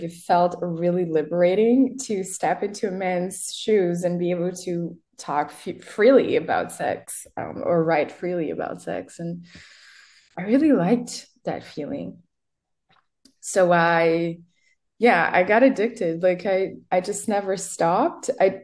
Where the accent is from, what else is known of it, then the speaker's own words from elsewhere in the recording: Brazil; first language Portuguese; English is a second language; moved away as an adult; now in Berlin, Germany; which in Portuguese, that's my mother tongue, means something like citric and spicy. What is there to say? I'm an erotic writer and a pleasure activist from Brazil. I've been living in Berlin for the past 7 years